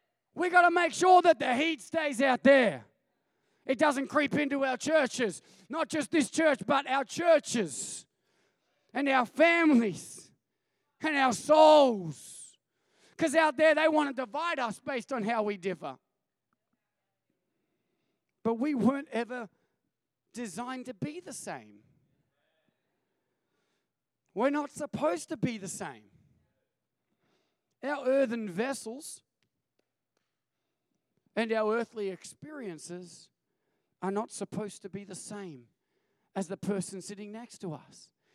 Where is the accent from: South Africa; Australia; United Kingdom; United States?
Australia; I was born in Australia and I experienced my upbringing through that Australian lens.